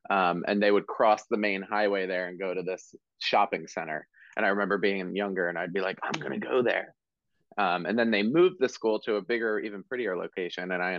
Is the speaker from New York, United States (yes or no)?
no; Marlton, New Jersey, United States; I grew up in Marlton, which is right next to Cherry Hill.